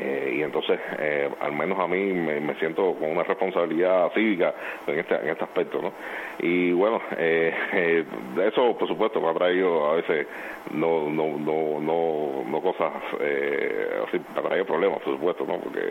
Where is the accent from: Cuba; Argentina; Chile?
Cuba; yo me considero un patriota, me considero un super cubano